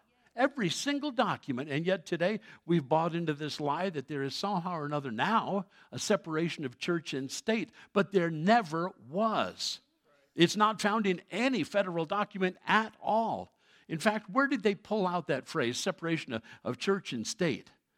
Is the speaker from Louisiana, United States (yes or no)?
no; New York City, New York, United States; when I was growing up in New York City at PS1, that was founded by George Washington, public school number one, it was the very first one in New York City.